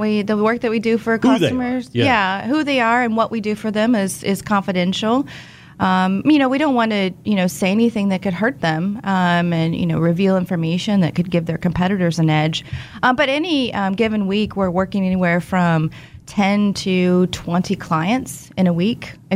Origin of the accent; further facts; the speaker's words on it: Wichita, Kansas, United States; I'm from Wichita.